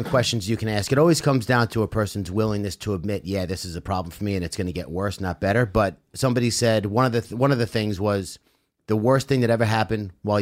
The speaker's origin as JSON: {"language": "English", "country": "Ireland", "said": "Well, I'm Irish, so yeah, it was."}